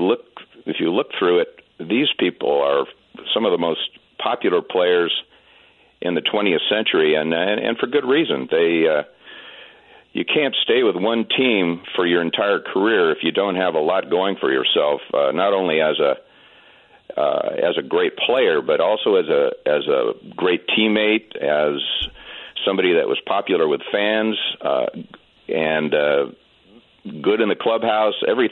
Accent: Los Angeles, California, United States; Well, growing up in Los Angeles, my father took me to games at the L.A. Coliseum as early as when I was 7 years old.

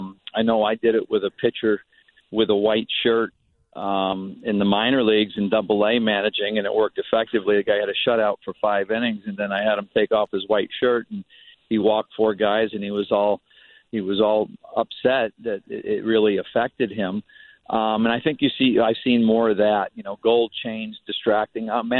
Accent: Connecticut, United States; let them know that I'm from Connecticut if they didn't know.

